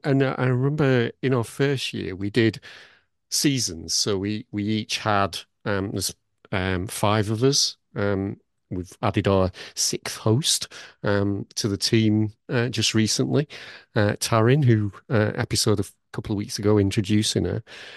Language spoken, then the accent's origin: English; Blackburn, North West England, United Kingdom; I'm from Blackburn, we're, you know, for heaven's sake.